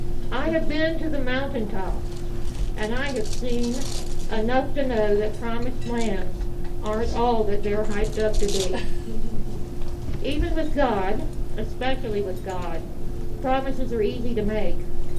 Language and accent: English; Charleston, South Carolina, United States; and I come here from Charleston, South Carolina, which is a land where women, and particularly white women, are not trained or encouraged in being stoical.